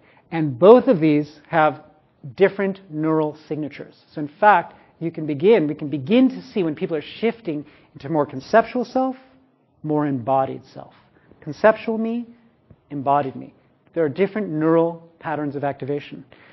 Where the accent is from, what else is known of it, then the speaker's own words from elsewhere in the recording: New York City, New York, United States; When I first encountered that, I was like 21. It's like, I'm from New York City.